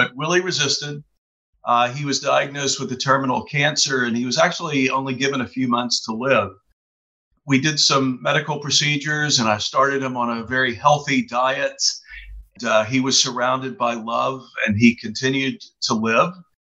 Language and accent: English; Texas, United States; also born or lived in Chicago; now in Kauai, United States; And I found myself living on the beautiful island of Kauai in Hawaii. I grew up in Texas, lived in Chicago for a while.